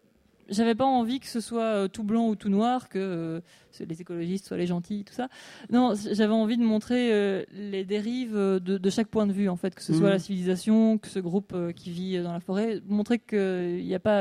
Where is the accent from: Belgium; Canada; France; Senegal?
Belgium; Brussels; je suis de Bruxelles